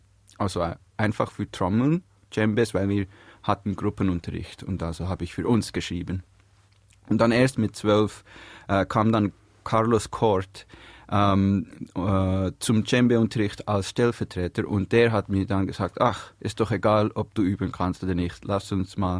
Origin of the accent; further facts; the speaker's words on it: Biel, Bern, Switzerland; wo ich aufgewachsen bin, im Mösli-Quartier in Biel.